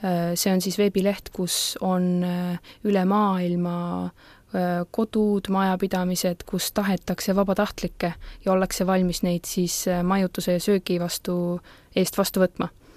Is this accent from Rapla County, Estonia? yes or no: no; Võru County, Estonia; kuna ma olen Võrumaalt pärit, siis Ankara on hästi betoniseeritud linn